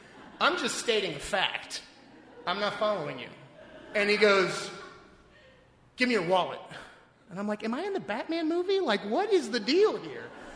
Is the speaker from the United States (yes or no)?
yes; Texas, United States; And I go, I'm a Texan. I'm not following you.